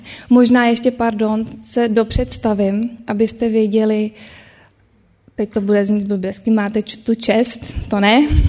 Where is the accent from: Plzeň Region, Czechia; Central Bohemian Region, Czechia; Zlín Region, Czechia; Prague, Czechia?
Plzeň Region, Czechia; Pilsen; my Plzeňáci neříkáme ze Plzně, ale všichni si myslí, že to tak říkáme. Takže jsem z Plzně a doufám, že mi budete všichni rozumět. Budu se snažit, přece jenom moje plzeňština je trošku taková odfláklá